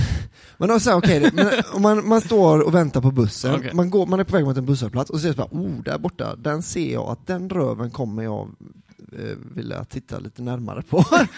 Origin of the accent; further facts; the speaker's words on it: Sweden; och jag är svensk